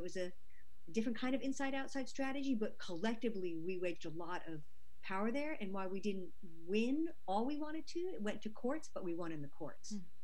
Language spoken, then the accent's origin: English; New York, United States; also born or lived in Georgia; I was born in Georgia, while I was raised in New York. Coming from the South, you can't escape the legacy of slavery.